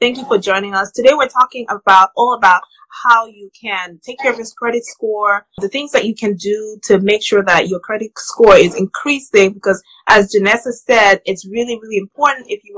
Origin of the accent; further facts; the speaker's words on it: Nigeria; now in United States; I'm Nigerian and I moved to America about 8 years ago.